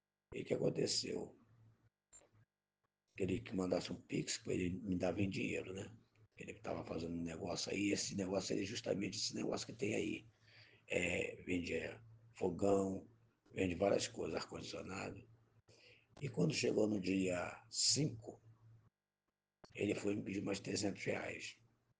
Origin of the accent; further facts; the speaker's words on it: Seropédica, Rio de Janeiro, Brazil; sou de Seropédica, Rio de Janeiro.